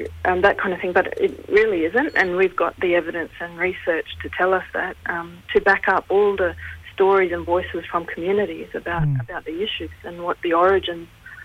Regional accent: Cairns, Queensland, Australia; born there; also born or lived in Torres Strait / Darwin; I was born in Cairns and big family there and Torres Strait and Darwin mainly.

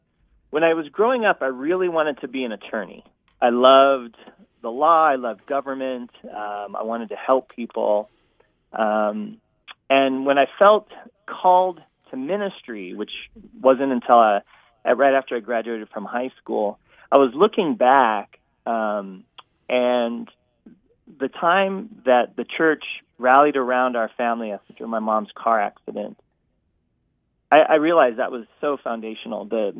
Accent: Scottsdale, Arizona, United States; also born or lived in Virginia / Wyoming / Hawaii; I was born in Virginia, lived less than a year there. Spent 4 years in Wyoming, moved to Arizona, and from kindergarten to 9th grade, went to school in Scottsdale. Then we moved to Hawaii

